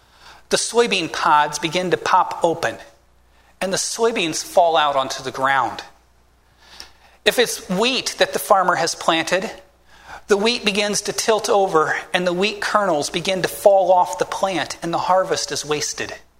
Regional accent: Midwest, United States; I grew up in the American Midwest. The area of the country that I grew up in, it was farmland. It was corn and soybeans for miles upon miles

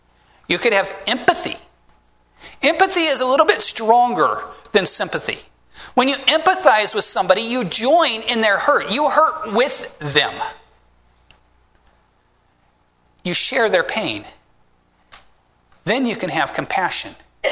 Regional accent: Midwest, United States; I grew up in the American Midwest. The area of the country that I grew up in, it was farmland. It was corn and soybeans for miles upon miles

